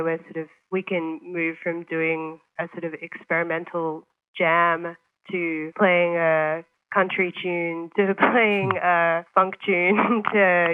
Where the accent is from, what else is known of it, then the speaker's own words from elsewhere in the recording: Melbourne, Victoria, Australia; I'm from Melbourne, and I grew up in the outer eastern suburbs